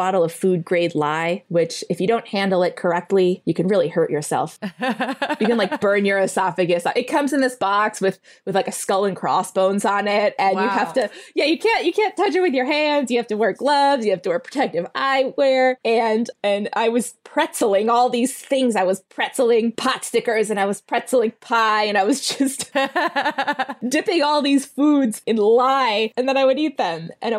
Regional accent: Illinois, United States; now in New York, United States; But I am from Illinois.

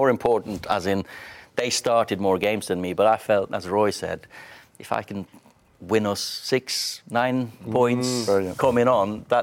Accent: Kristiansund, Møre og Romsdal, Norway; because I'm from Kristiansund, and I don't believe that highly of myself.

